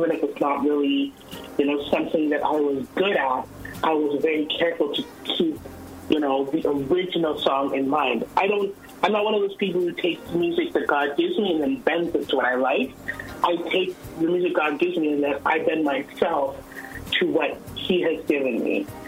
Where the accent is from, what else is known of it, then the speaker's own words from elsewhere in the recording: Ottawa, Ontario, Canada; I was born and raised in Ottawa. Mm. Born and raised in Ottawa among some of the, you know, gospel greats that you know, like … and, you know, we all grew up together